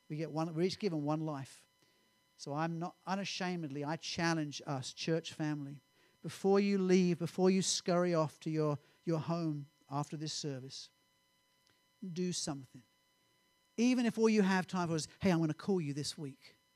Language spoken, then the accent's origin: English; United Kingdom; this is not me being all British and European on you, because British people